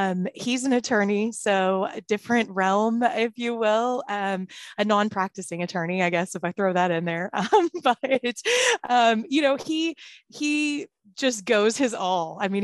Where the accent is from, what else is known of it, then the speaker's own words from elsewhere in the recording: Batesville, Arkansas, United States; Dr. Jim Davis in my hometown of Batesville, Arkansas, was kind of my mentor OD